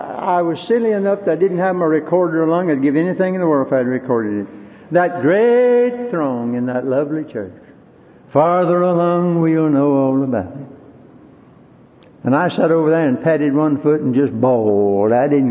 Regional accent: Greensboro, North Carolina, United States; The famous short story writer O. Henry, who lived in my hometown of Greensboro, said as his last words before he left this world

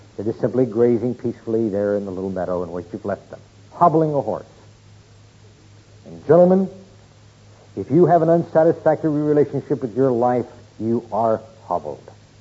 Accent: Colorado, United States; I'm from Colorado, and we do some backpacking up in that part of the country, in the high country.

